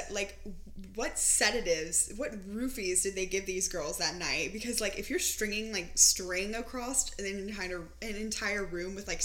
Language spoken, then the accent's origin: English; St. Louis, Missouri, United States; I've been in an Uber where a girl who was sober asked me, I asked where I was from, and I said St. Louis, and she's like, oh, that's in New York, right?